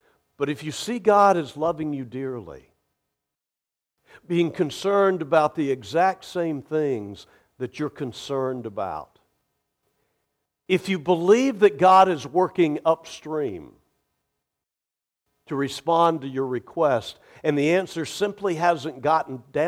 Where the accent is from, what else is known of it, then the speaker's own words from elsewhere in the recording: the South, United States; also born or lived in Indiana, United States; And I'm from the South, so we moved to Florida.